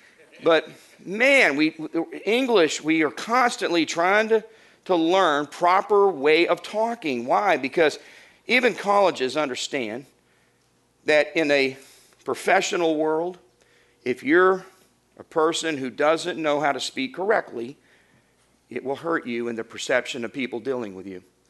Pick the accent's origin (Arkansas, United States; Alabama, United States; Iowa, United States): Arkansas, United States; also born or lived in Florida; I'm from Arkansas, we have our way of talking just like Texans do. And living in Florida, I picked up on a lot of their vernacular.